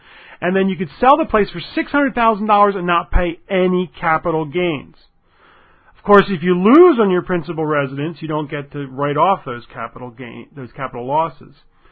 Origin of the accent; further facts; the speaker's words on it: Philadelphia, Pennsylvania, United States; now in Buffalo, United States; I'm from Philadelphia, folks. Yeah, it's a good place to be from.